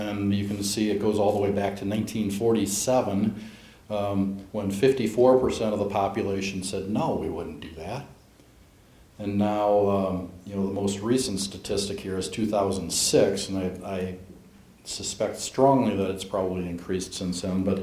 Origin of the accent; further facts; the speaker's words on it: Iowa, United States; I'm from Iowa, and we had it come up to a legislative committee